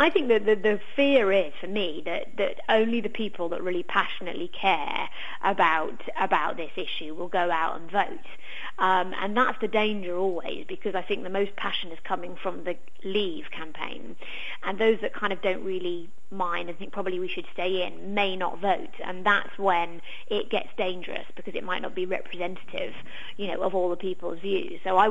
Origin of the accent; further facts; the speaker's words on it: United Kingdom; I think we've always thought of ourselves as British people abroad in a different way than we think of other people in living in other countries, because we've given ourselves this title of expat.